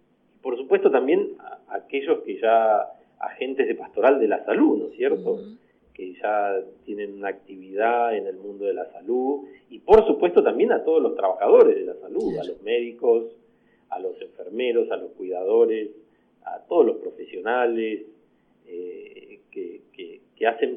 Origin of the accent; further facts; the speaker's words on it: Cinco Saltos, Río Negro, Argentina; now in San Antonio de Areco, Argentina; para la gente de Cinco Saltos, a la que saludo, mi ciudad natal, también. Bueno, soy religioso Camilo hace unos 10 años, hace poquito ordenado sacerdote también. Vivo en un pequeño pueblito que se llama Bagues